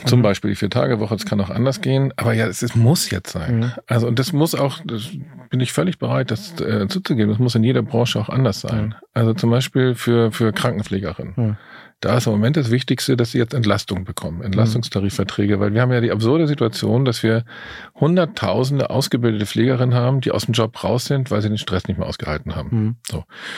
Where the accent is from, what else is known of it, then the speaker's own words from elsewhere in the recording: Germany; Ich bin Generation 1961 geboren, im Westen aufgewachsen.